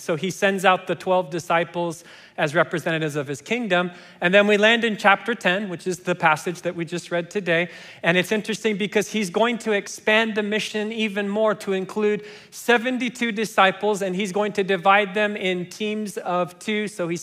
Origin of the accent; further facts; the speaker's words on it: Kenya; English is a second language; people found out that I grew up in Kenya and I spoke Swahili